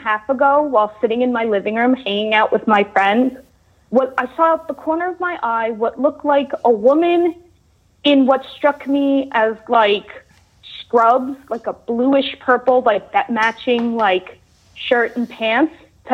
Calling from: New York City, New York, United States; I'm from New York City.

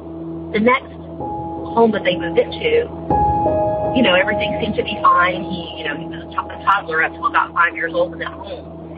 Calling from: Florida, United States; Hi, Tony and Jenny. … I'm calling you from Florida.

